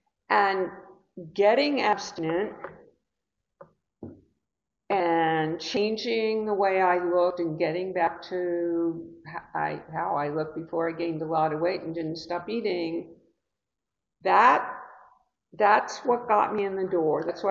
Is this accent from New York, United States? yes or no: yes; New Rochelle, New York, United States; Hi, I'm from New Rochelle.